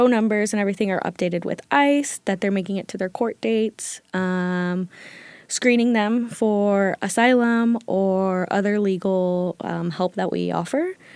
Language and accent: English; Sterling, Illinois, United States; So I'm fully Mexican. I grew up in Sterling, Illinois, though, which is a northern Illinois, small rural town. But I grew up speaking Spanish in the house.